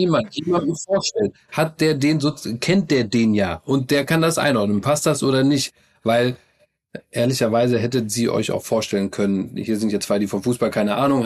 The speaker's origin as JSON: {"language": "German", "town": "Minden", "region": "North Rhine-Westphalia", "country": "Germany", "said": "ich komme aus Minden und bin bei Arminia Bielefeld groß geworden."}